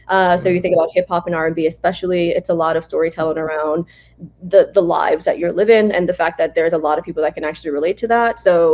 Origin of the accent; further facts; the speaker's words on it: New York City, New York, United States; born there; I was born in New York City, and my mother was a teacher, actually.